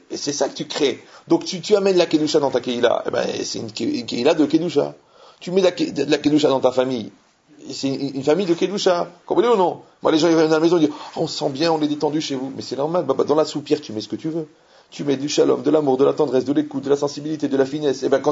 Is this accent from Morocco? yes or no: yes; Morocco; Bon, Algérie du Sud, quand même, j'étais du Maroc, mais.